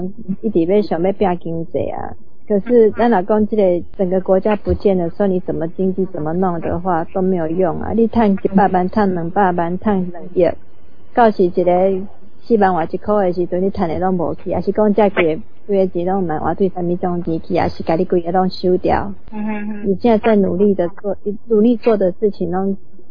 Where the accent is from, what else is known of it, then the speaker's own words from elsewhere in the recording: Taiwan; 现在我们台湾人的问题也是这样